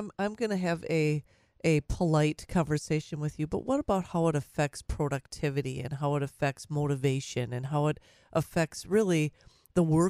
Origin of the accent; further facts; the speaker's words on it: Minnesota, United States; This is obviously my home state is Minnesota.